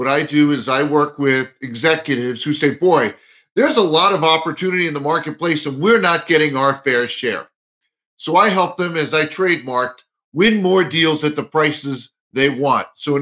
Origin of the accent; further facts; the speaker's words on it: Marlboro, New Jersey, United States; I grew up in Marlboro, New Jersey, which is in central New Jersey.